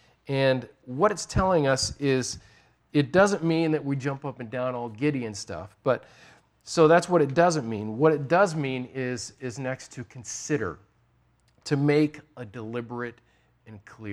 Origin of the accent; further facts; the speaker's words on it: Illinois, United States; now in Pennsylvania, United States; Now, this is fun because I'm not from around here. I'm not from Western PA. I'm from Illinois.